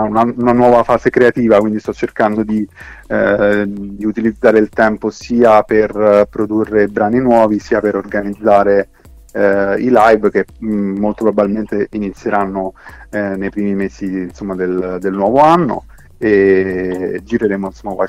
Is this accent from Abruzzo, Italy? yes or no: no; Rome, Lazio, Italy; il ritorno nella mia città natale, che insomma è Roma, dopo un periodo fuori città.